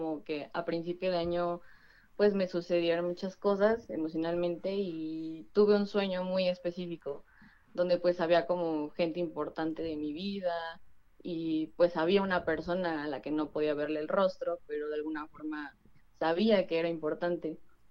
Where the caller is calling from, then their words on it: State of Mexico, Mexico; Del Estado de México.